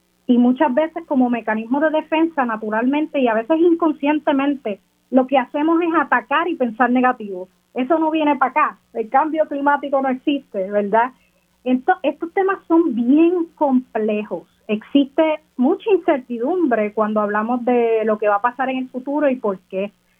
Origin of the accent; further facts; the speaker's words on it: Puerto Rico; yo soy la única puertorriqueña, así que me enorgullece muchísimo estar ahí.